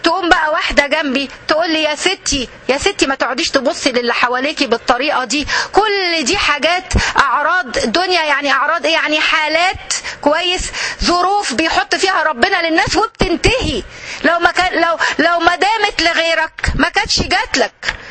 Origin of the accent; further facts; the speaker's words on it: Egypt; بنكتبهم احنا عندنا الحقيقة عندنا في مصر